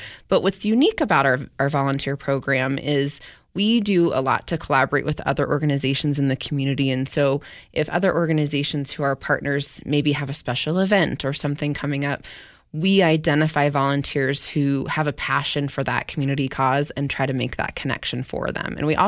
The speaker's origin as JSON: {"language": "English", "town": "Gardnerville", "region": "Nevada", "country": "United States", "tie": "born or raised there", "said": "I grew up in Gardnerville, Nevada. You know, I had a single mom."}